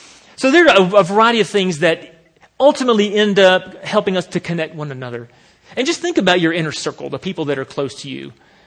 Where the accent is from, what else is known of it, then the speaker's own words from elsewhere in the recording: the South, United States; You may not can tell sometimes because my accent is mostly hidden, but I am from the South.